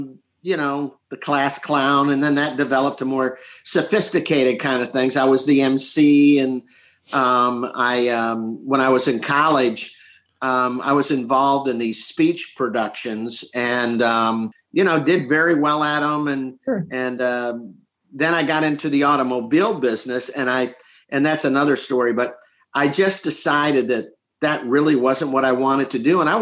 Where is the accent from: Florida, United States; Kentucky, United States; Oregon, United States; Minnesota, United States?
Florida, United States; Tampa; And so I tell him about myself, you know, and I'm a comedian from Tampa, Florida.